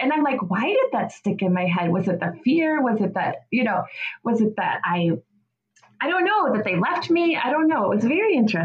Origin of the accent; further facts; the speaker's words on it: Kenosha, Wisconsin, United States; my dad and my stepmom took us to a Renaissance fair in Wisconsin. I'm from Kenosha.